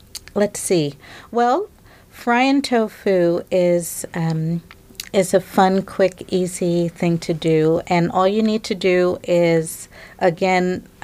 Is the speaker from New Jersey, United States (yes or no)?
yes; New Jersey, United States; you know, I'm from New Jersey. I like that New York style pizza.